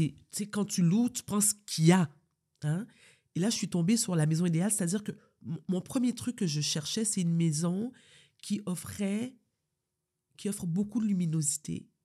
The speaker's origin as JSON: {"language": "French", "town": "Montreal", "region": "Quebec", "country": "Canada", "said": "Mais pas longtemps, parce que je viens d'Outremont."}